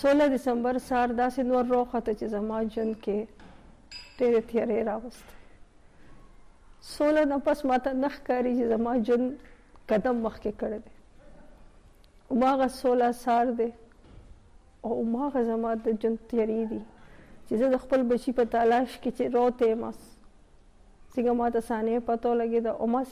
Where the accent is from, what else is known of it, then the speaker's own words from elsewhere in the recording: Pakistan; زما صرف دا قصور دی چې زه مسلمان یم زما صرف دا قصور دی چې زه پاکستانی زما صرف دا قصور دی چې زه پښتون یم